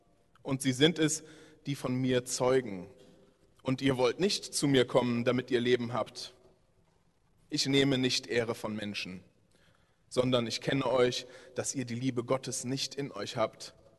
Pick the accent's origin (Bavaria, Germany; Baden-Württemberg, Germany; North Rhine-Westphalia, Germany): North Rhine-Westphalia, Germany; Lindlar; Ich komme aus Lindlar.